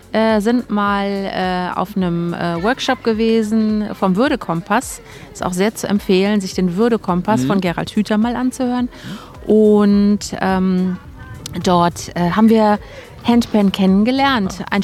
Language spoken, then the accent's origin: German; North Rhine-Westphalia, Germany; ich komme aus einem Örtchen in der Nähe von Köln.